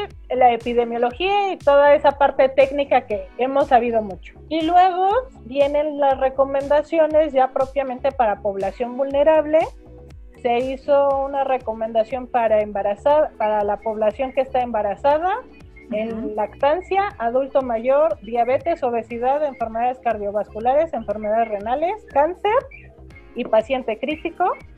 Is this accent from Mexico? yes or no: yes; Mexico; Como mexicanos decíamos, eso pues no nos va a afectar como les afectó en Europa